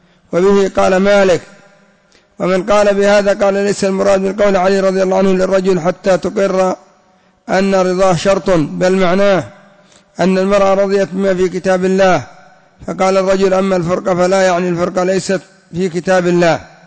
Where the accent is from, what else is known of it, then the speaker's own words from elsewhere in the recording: Yemen; هذا يسمى عندنا في اليمن التفويض